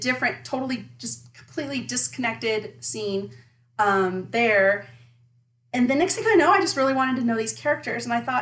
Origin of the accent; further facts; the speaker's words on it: Arizona, United States; now in Colorado, United States; I'm from Arizona, right? And I live in Colorado, which, you know, it snows, and 5 minutes later, it's gone.